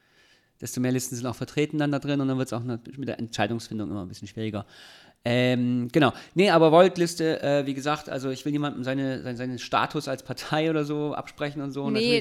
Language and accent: German; Ulm, Baden-Württemberg, Germany; in Ulm, meiner alten Heimatstadt